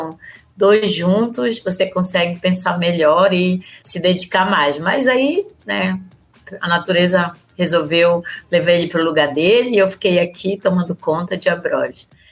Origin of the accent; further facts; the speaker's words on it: Pará, Brazil; No começo eu vim lá do interior do Pará, né